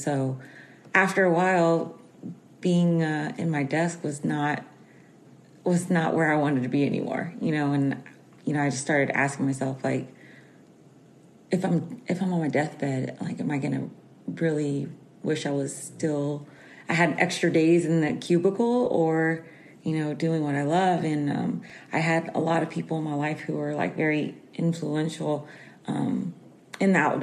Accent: Houston, Texas, United States; I'm from Houston, Texas, and I fish for Columbia Sportswear.

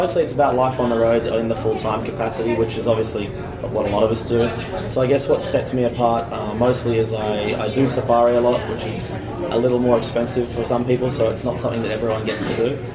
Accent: New South Wales, Australia; I grew up in a village of 50 in northern New South Wales, up in the mountains. So it's green. We get snow in the winter. My family is 15 of them, so it wasn't a really exciting place to grow up, but it's beautiful. I go back once a year when I can.

